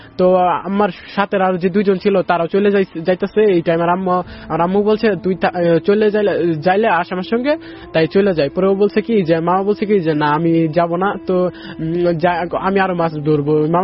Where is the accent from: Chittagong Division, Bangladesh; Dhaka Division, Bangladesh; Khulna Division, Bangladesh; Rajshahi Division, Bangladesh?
Dhaka Division, Bangladesh; Mohakhali; আমি মহাখালী থেকে এসেছি।